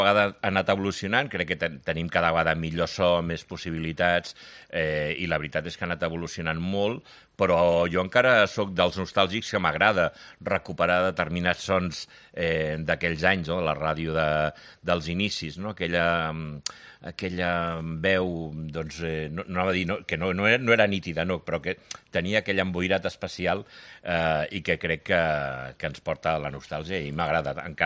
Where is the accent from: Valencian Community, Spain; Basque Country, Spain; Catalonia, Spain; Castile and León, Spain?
Catalonia, Spain; Montcada i Reixac; jo tenia 15 anys i va ser... jo sóc de Montcada i Reixac, un poble del costat de Barcelona